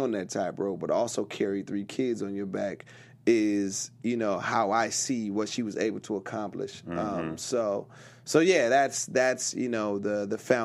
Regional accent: Rialto, California, United States; I tell you one funny one, because I grew up in Rialto, the Vineyards, i.e., everybody know.

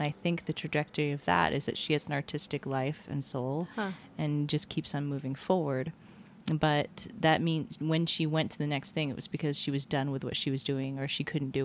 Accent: Hawaii, United States; So whenever I tell people I'm from Hawaii, they always ask me, why did you leave?

